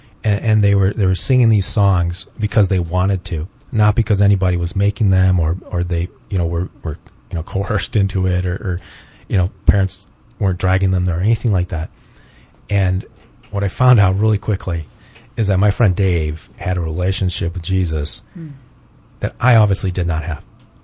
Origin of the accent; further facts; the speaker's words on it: Japan; I remember growing up in Japan, mm-hmm. and, you know, we spoke English at home, and there's like thousands of international kids mm-hmm. like me that grew up in Japan.